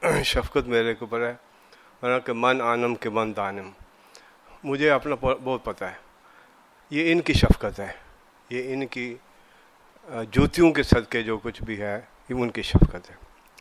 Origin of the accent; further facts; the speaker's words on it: Bagh, Azad Kashmir, Pakistan; اور ہمارے اس علاقے میں ہمارا تعلق واسطہ آزاد کشمیر سے ہے, باغ ایک جگہ ہے وہاں سے ہے.